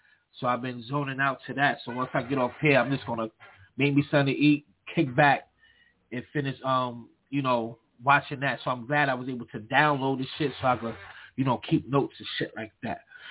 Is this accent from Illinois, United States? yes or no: no; Brooklyn, New York, United States; And they all of them knew I was from Brooklyn. It wasn't like I'm trying to make myself know I'm from Brooklyn.